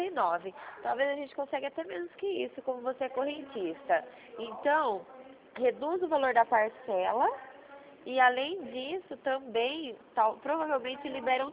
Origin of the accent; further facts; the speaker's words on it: Rio Claro, São Paulo, Brazil; DDD19, que eu sou de Rio Claro.